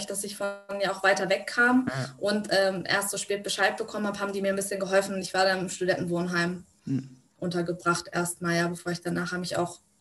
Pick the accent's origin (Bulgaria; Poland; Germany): Germany; Northern Germany; Ich bin so ein typisches Bundeswehrkind. Ne? Wir sind immer umgezogen. Ich habe auch schon in Bayern gelebt und in den USA und so. Also ständig umgezogen, aber die meiste Zeit eigentlich im Norden. Deswegen sage ich immer so, ja, ich komme aus dem Norden